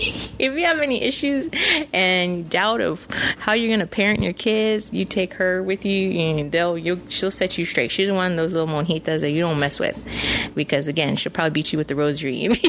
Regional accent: Corpus Christi, Texas, United States; because I'm not from San Antonio. I'm from Corpus Christi.

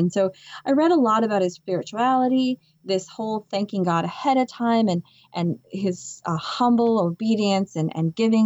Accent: Boston, Massachusetts, United States; I'm from the Boston area, not in the Boston diocese, but close enough.

